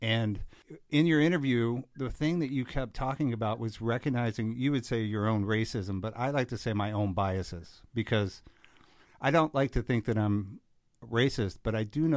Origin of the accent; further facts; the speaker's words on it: Virginia, United States; moved away as an adult; I was raised in the South in Virginia. And I left Virginia when I was about 20 because I was just really discouraged with the disparity there.